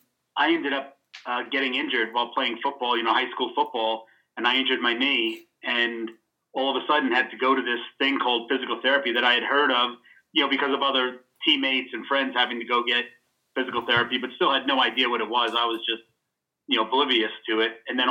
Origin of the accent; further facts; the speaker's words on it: New York, United States; Growing up in New York was the mecca of the universe, and I'm a New Yorker at heart, and people who drive with me will confirm that I am a New Yorker.